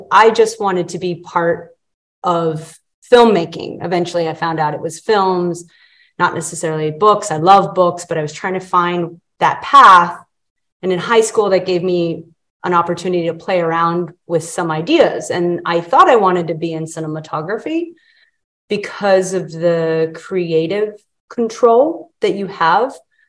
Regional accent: Texas, United States; also born or lived in Colorado; I was born in Colorado, raised in Texas, went to school there.

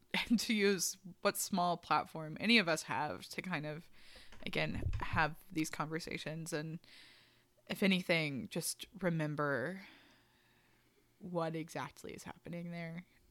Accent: United States; And we're American, so it's like, what were our perspectives on it and everything?

